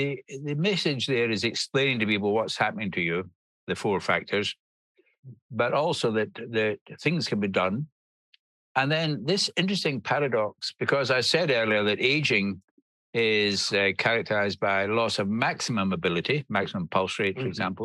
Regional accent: Glasgow, Scotland, United Kingdom; I grew up in Glasgow before the Clean Air Act

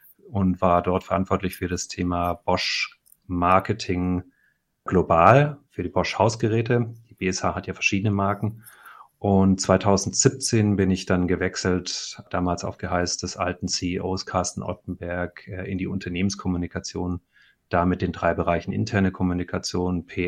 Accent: Germany; also born or lived in Norway; Ich bin 1975 in Norwegen geboren. Das war aber quasi nur ein Stint von meinen Eltern. Meine Mutter ist deutsch, mein Vater ist Norweger. Ich bin dort geboren und wir sind dann über einen Umweg Nigeria-Lagos sind wir dann schon in den ersten 3 Jahren meines Lebens wieder zurück nach Deutschland gekommen

